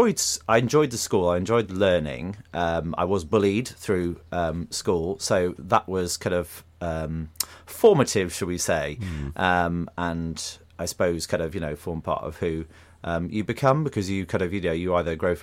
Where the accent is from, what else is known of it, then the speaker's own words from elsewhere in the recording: Shrewsbury, West Midlands, United Kingdom; now in Somerset, United Kingdom; I'm getting the twang after 10 years of living in Somerset. It slips out every now and then. But no, I'm originally from Shrewsbury, so I'm a Shropshire lad originally.